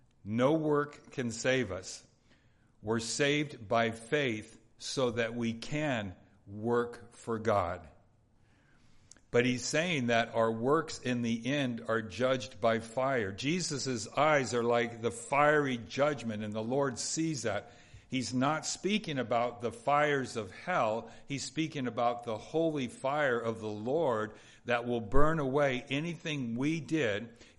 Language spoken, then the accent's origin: English; California, United States; I grew up in Southeast LA County. We lived, all 11 of us, in a 1,600-foot square home.